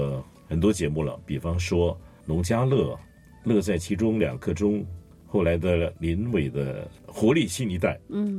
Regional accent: Singapore; 我在新加坡长大，那时候高中的时候就信上帝了，信耶稣了。

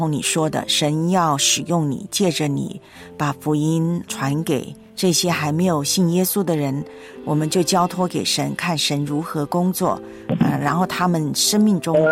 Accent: Taiwan; 就像台湾，我的老家

